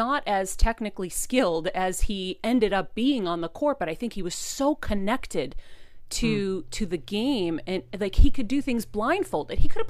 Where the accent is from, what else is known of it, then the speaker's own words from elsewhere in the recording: Boston, Massachusetts, United States; I found out that she was a reporter in Boston. And so, of course, I'm from Boston.